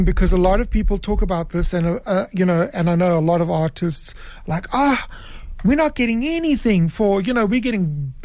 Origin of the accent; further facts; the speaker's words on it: South Africa; born there; I'm of Portuguese extraction, although I was born in South Africa